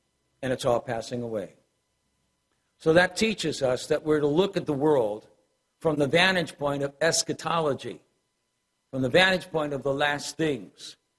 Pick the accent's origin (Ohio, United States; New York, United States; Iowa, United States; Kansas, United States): Ohio, United States; I grew up in the Midwest in Ohio. My parents immigrated from Ireland.